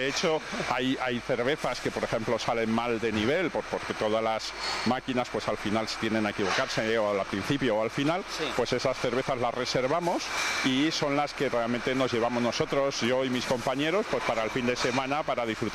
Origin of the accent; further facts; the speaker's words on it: Madrid, Community of Madrid, Spain; primero yo soy de Madrid, ¿no? Y entonces me siento muy madrileño, mis padres de Madrid, me he criado en Madrid y he vivido en Madrid de pequeño, ¿no? Y me he movido por Madrid